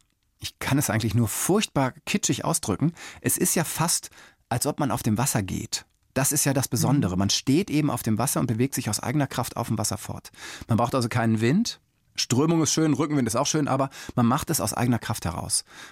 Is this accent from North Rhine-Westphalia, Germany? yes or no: yes; Detmold, North Rhine-Westphalia, Germany; bin dann zurück in meine Heimatstadt Detmold in Ostwestfalen zu meinen Eltern gefahren.